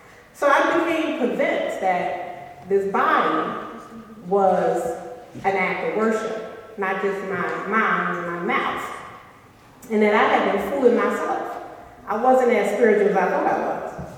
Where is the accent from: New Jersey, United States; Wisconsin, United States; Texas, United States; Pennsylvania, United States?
New Jersey, United States; Atlantic City; I'm from Atlantic City.